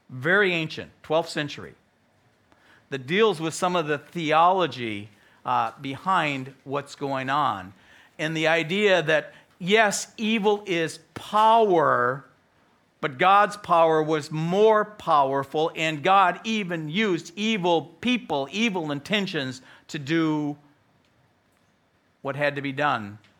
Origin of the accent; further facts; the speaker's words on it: United States; I told them, I'm an American. Americans don't have accents.